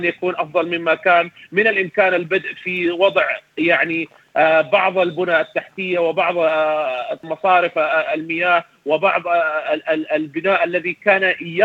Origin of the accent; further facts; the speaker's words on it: Sudan; عندنا في السودان ما نسميه نحن بالنفير السوداني، بالنفير العام.